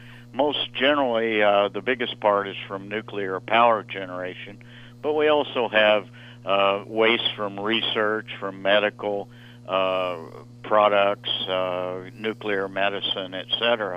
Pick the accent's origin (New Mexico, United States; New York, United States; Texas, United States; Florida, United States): New Mexico, United States; An example of that would be the WIPS site in my home state of New Mexico.